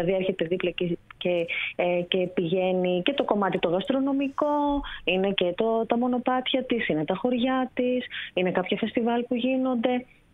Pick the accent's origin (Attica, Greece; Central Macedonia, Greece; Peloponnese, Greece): Attica, Greece; Athens; δεν μπορώ να σας πω ότι μου άρεσε ιδιαίτερα η Αθήνα ποτέ, παρότι γεννήθηκα και μεγάλωσα εδώ.